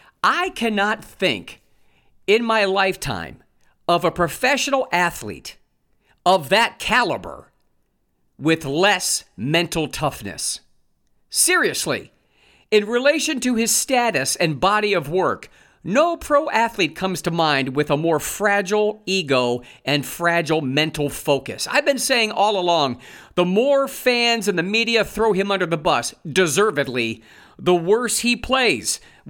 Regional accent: Ohio, United States; also born or lived in California; as I moved cross-country from California back to my home state of Ohio

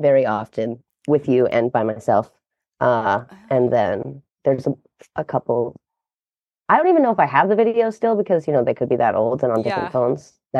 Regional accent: Long Island, New York, United States; I'm from Long Island, New York, but Long I Island. Don't have an accent because my mom is straight off the boat from Ireland.

